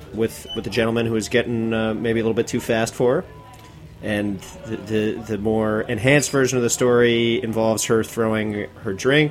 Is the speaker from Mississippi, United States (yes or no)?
no; New York City, New York, United States; Yeah, I was born and raised in Manhattan. Up in Harlem, actually. Not far from 119th Street and Frederick Douglass.